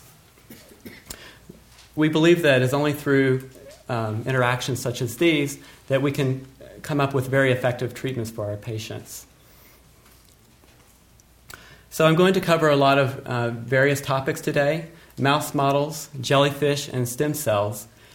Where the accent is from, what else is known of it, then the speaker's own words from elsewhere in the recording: Tennessee, United States; also born or lived in Boston; I grew up in Tennessee, where I learned to play the guitar and to sing, but something was missing in my life, and that's why I moved to Boston.